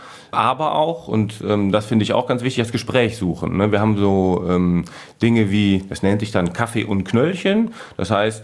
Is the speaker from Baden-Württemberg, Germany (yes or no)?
no; North Rhine-Westphalia, Germany; Ich komme ja aus dem Rheinisch-Bergischen Kreis, versehe ja auch da Dienst